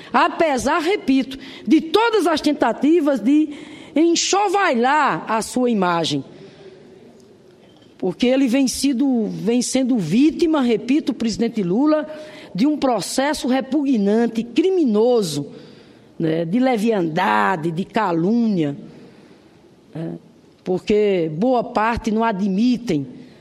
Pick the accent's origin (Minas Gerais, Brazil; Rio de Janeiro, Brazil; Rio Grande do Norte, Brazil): Rio Grande do Norte, Brazil; lá do meu estado, Rio Grande do Norte